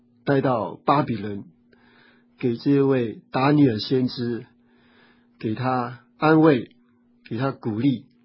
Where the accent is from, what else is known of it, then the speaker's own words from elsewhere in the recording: China; 我们中国人传统就是要扬名声显父母。